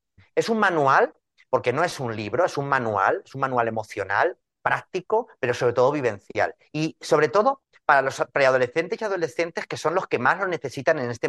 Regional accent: Tarazona de la Mancha, Castilla-La Mancha, Spain; born there; aquí en Tarazona de la Mancha, que es donde la he presentado, que es mi pueblo natal

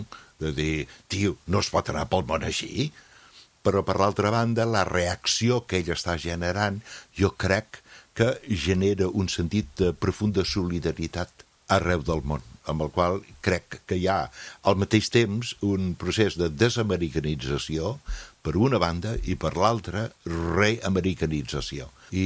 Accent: United States; Jo, com a americà, sento per primera vegada a la vida una vergonya immensa de ser americà.

